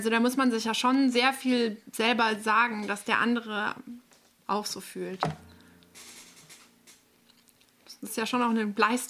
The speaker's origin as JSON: {"language": "German", "town": "Spaichingen", "region": "Baden-Württemberg", "country": "Germany", "tie": "born or raised there", "said": "im Schwimmbad meiner Kindheit in Speichinge, in Schwaben, da habe ich schwimmen gelernt."}